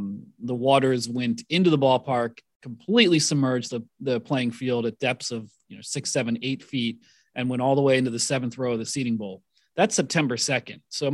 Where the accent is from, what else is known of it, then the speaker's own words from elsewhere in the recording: Philadelphia, Pennsylvania, United States; And I think me growing up in the Philadelphia area, have family in Central Jersey, it felt very familiar to me.